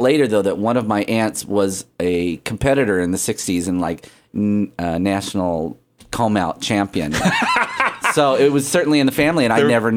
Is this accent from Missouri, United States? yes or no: yes; Springfield, Missouri, United States; also born or lived in Southern California; Yeah, I was from Springfield, Missouri.